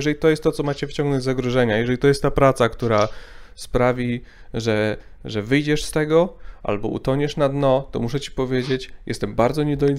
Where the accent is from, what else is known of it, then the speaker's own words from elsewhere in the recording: Mrągowo, Warmian-Masurian Voivodeship, Poland; jako, że ja się wychowałem w Mrągowie